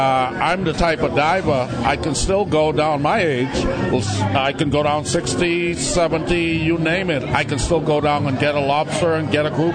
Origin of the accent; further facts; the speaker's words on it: Wimpsis Bight, South Eleuthera, Bahamas; I grew up on South Eleuthera in a little settlement called Wimpsis Bight